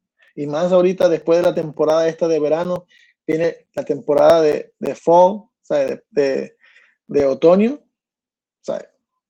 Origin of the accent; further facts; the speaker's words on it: New Jersey, United States; moved away as an adult; yo vivo aquí hace 27 años, pero soy originalmente de New Jersey.